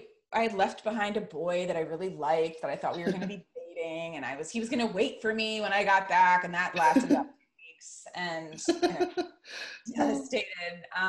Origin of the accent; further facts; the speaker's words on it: East Coast, United States; You know, growing up on the East Coast, I'd never been to Florida, you know, and here I was, you know, 20 years old.